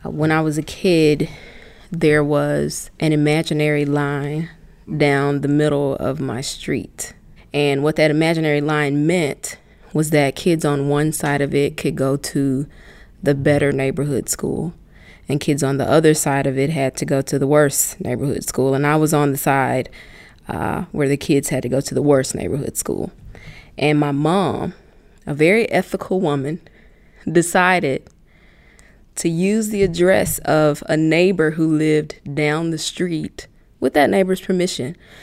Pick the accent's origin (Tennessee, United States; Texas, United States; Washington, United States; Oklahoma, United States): Tennessee, United States; Memphis; I grew up right here in Memphis, Tennessee.